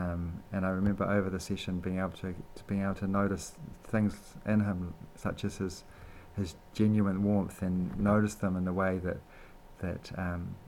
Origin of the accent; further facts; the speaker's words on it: Ranui, Wellington, New Zealand; also born or lived in Tauwa; I'm pretty local to this area. I grew up in Tauwa and in Ranui, and now I live with my young family over in Te Tahi Bay, and have lived there for the last half dozen years or so.